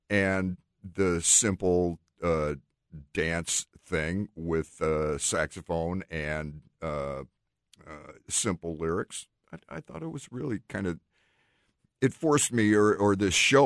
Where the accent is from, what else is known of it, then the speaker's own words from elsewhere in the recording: Chicago, Illinois, United States; I grew up in the Chicagoland area, and it actually rose to number one twice with over a year gap.